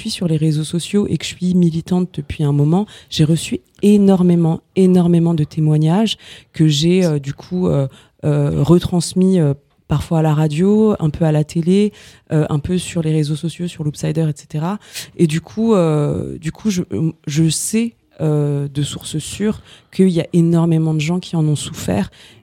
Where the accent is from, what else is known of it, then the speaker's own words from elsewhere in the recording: Paris, Île-de-France, France; born there; mais moi, en fait, je suis né à Paris. Je vis ici